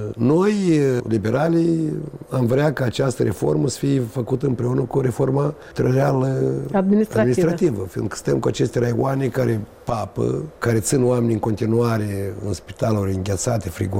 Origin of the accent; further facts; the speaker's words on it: Moldova; Nu se va produce atât timp cât Rusia nu se va împăca cu faptul că noi suntem români și ăsta e pământul nostru și noi avem dreptul să ne unim cu România